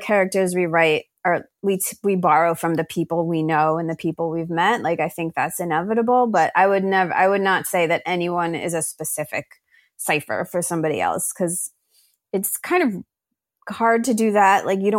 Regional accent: New Jersey, United States; also born or lived in New York City; I'm from Monmouth County. I'm from the Shore area.

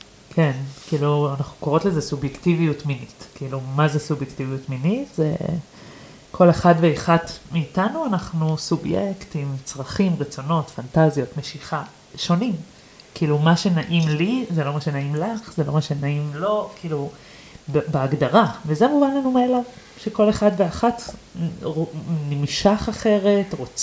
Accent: Argentina; אני גם ארגנטינאית.

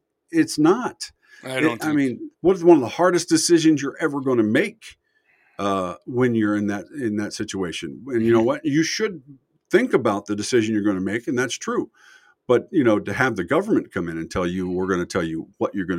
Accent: Cincinnati, Ohio, United States; I mean, I grew up in Cincinnati area and been in a lot of inner city stuff.

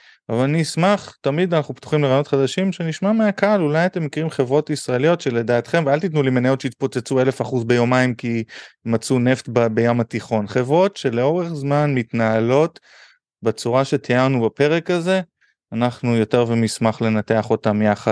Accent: United States; moved away; שאני זוכר בתור ילד בארצות הברית

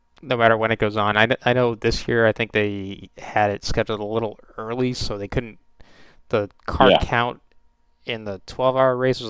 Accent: United States; I am, as an American, a little biased

